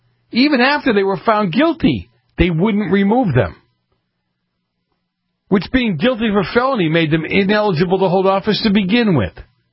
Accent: Boston, Massachusetts, United States; I grew up in the North End of Boston. It's a very Italian section of town, and I kind of write about it in the opening to the book.

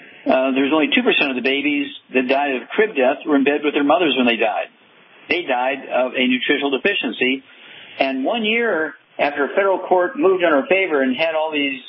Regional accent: Missouri, United States; Let's go to Missouri, my home state, Missouri.

